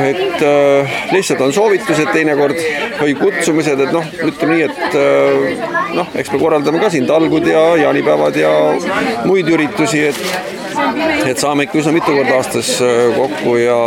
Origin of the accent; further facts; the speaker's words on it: Kuressaare, Saare County, Estonia; Ise olen Kuressaarest.